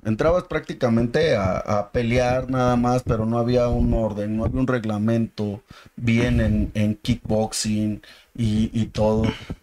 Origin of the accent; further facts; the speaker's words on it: Acapulco, Guerrero, Mexico; en Acapulco, Guerrero, ahí de donde soy originario